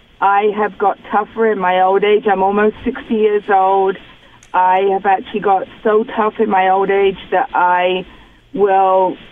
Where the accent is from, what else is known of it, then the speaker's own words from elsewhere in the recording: England, United Kingdom; now in United States; I grew up in England